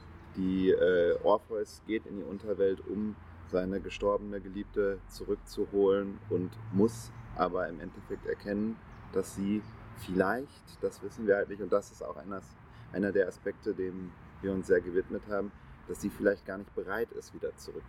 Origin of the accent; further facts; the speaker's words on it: Essen, North Rhine-Westphalia, Germany; ich komme auch aus Essen, bin 36 Jahre alt